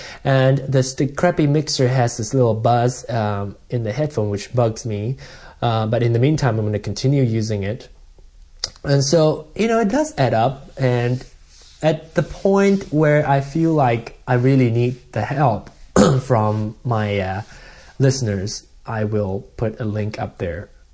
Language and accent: English; Malaysia; Either people who know me or find the show related to like being a Malaysian and being gay or being a singer